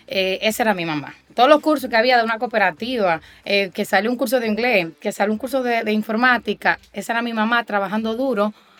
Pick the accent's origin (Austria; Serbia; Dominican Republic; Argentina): Dominican Republic; Santiago; now in Puerto Plata, Dominican Republic; nací, me crié en Santiago, estudié toda mi vida, entonces ahora en los últimos años vivo entre Santiago y Puerto Plata, en un campo de Puerto Plata, orgullosamente.